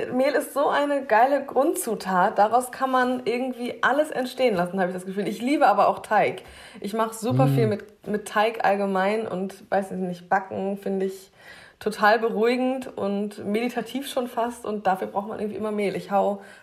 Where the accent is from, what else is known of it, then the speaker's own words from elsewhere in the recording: Zeven, Lower Saxony, Germany; ich irgendwann in der Schule ein Praktikum gemacht und dann war ich in so einem kleinen Landhotel bei uns in Zeven und habe dann da mich zu Hause gefühlt